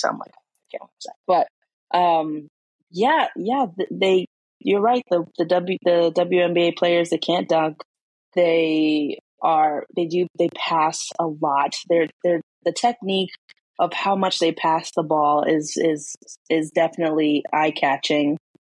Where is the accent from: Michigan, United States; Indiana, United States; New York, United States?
New York, United States; But I'm since I'm from New York